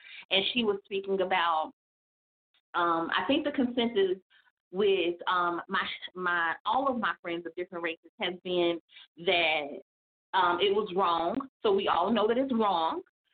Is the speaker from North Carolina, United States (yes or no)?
yes; Fayetteville, North Carolina, United States; also born or lived in Mississippi; growing up in Mississippi and growing up in Fayetteville, well, really growing up in Fayetteville, North Carolina. And, you know, being from Mississippi and having, of course, those roots from my mom and my dad